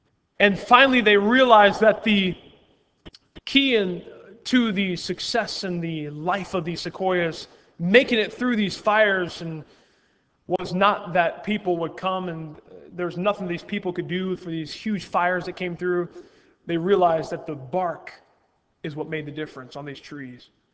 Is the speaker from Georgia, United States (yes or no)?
no; North Carolina, United States; And growing up in North Carolina, I see the beautiful pines and how they soar